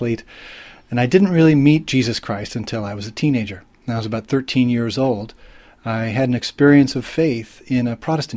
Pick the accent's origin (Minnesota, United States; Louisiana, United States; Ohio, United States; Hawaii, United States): Ohio, United States; Cleveland; I grew up in Cleveland, Ohio, as you mentioned, and I come from a family that wasn't really practicing any kind of religion.